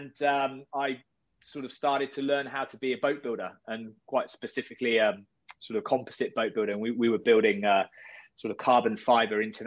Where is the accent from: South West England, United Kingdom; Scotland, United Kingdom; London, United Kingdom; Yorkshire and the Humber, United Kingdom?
South West England, United Kingdom; Exmouth; And I'm originally from Devon, a place called Exmouth, great seaside town